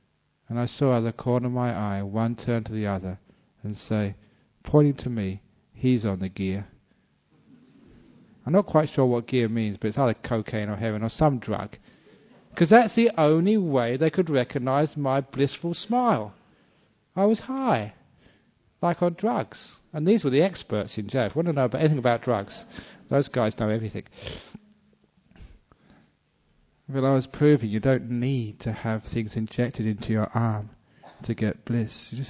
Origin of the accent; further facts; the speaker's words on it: England, United Kingdom; born there; In the country of my birth, I was born in England